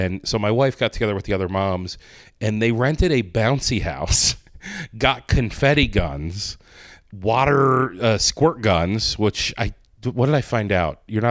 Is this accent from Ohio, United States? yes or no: yes; Ohio, United States; now in Rochester, United States; I grew up in Ohio. School was out first week of June.